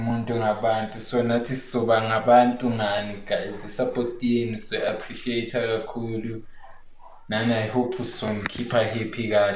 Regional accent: Gauteng, South Africa; from the East Rand.

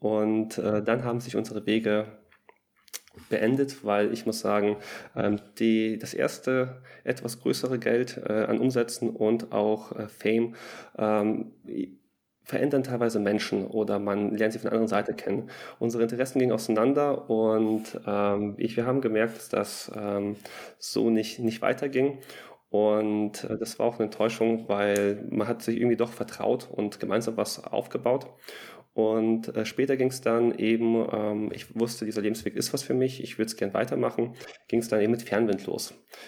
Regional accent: Lower Saxony, Germany; Ich bin im Südkreis Osnabrück groß geworden, hatte mit den Bergen oder auch allgemein mit der Natur nicht viel am Hut

